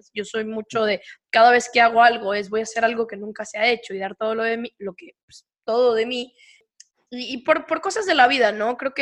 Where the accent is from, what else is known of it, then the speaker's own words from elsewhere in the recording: Monterrey, Nuevo León, Mexico; pues al final soy de Monterrey, estamos muy cerca de la frontera de Texas